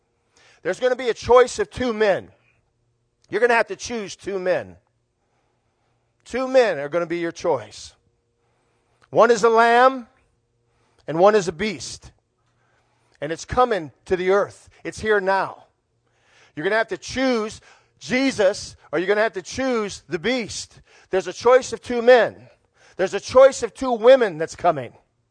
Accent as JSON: {"language": "English", "town": "Gary", "region": "Indiana", "country": "United States", "tie": "born or raised there", "said": "I grew up in Gary, Indiana. We're one of the last white guys to leave an all-black school."}